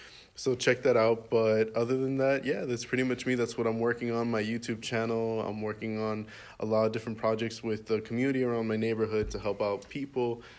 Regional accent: Miami, Florida, United States; Well, like you said, I'm from Miami. I was born and raised in the ministry. My mom is from Costa Rica. My dad is from Cuba.

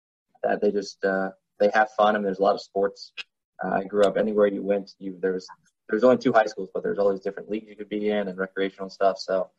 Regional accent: Pasadena, Maryland, United States; So I'm from Anne Arundel County, so we're not too far apart from our birthplaces. I've been in Maryland my whole life, outside 2 years when I worked at Rowan.

